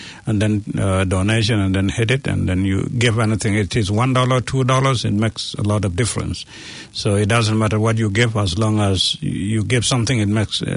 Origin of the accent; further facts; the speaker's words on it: New Zealand; And I'm a proud New Zealander. Yeah. I'm a proud Kiwi.